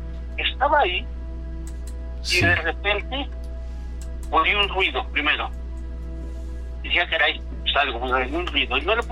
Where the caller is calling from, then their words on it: Toluca, State of Mexico, Mexico; de Toluca, ¿cómo estás?